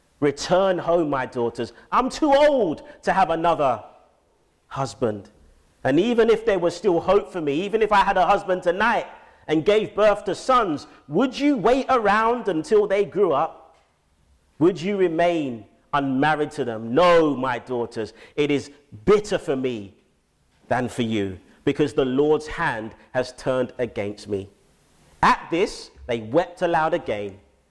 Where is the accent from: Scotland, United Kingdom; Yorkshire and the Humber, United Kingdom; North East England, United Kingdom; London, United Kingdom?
London, United Kingdom; growing up in Southeast London, in an urban community church